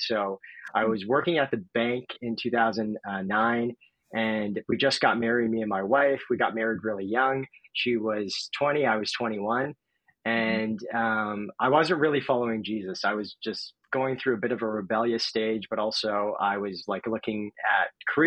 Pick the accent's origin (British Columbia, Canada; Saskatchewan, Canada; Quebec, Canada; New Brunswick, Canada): British Columbia, Canada; Richmond; also born or lived in California; We moved up here from California. That's originally where I'm from. And I grew up here ever since I was like 6. So pretty much consider myself Canadian. I'm dual citizen.